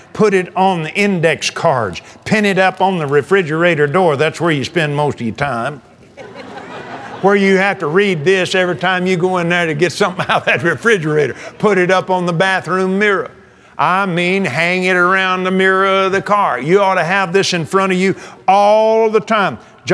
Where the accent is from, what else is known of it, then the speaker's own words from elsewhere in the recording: Abilene, Texas, United States; I was raised in Abilene, Texas.